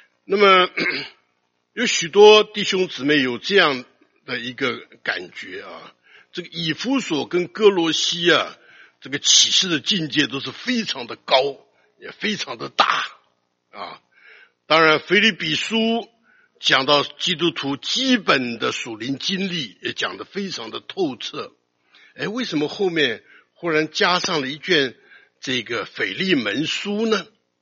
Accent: China; 我们中国人呢常常讲，有人写信写这个文情并茂

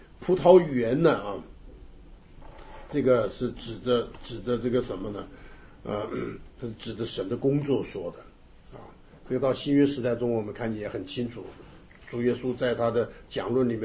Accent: China; 有的人像我们是中国人，出生中国人，那我们这个对中国有特别的感情

